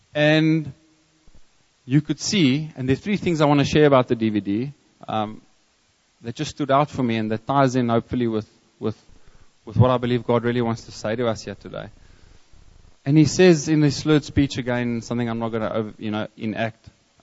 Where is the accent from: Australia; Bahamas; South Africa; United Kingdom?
South Africa; again, being South African, I walk past all these DVDs